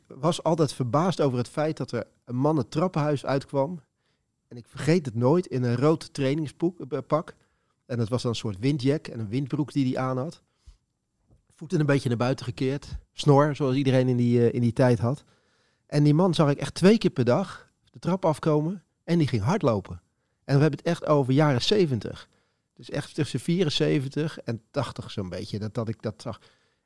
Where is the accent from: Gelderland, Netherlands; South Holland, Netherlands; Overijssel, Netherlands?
South Holland, Netherlands; Capelle aan den IJssel; also born or lived in Rotterdam; ik ben geboren in Rotterdam, maar opgegroeid in Capelle aan de IJssel. En daar woonden wij in de Beemsterhoek. Een flat 13 hoog. En ik woon daar vanaf mijn zevende jaar. Dus dan moet je voor 1974, zo'n beetje 1974, 75.